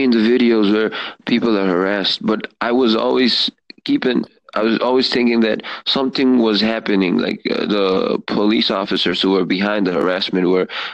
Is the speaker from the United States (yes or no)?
no; Nepal; Yep, like, I'm from Nepal.